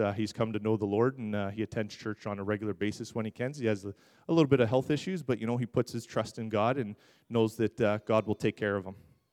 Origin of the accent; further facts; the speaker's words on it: Orangeville, Ontario, Canada; born there; So I was born here in Orangeville, 1977. I'm 42 years old. I was dedicated in this very church.